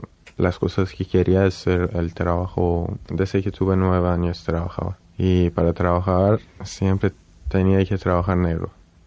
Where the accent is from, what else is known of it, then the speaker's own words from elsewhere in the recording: Iran; born there; Spanish is a second language; yo porque nací en Irán y todos mis amigos son iraníes y siempre hablo persa, nadie entendía que soy afgano.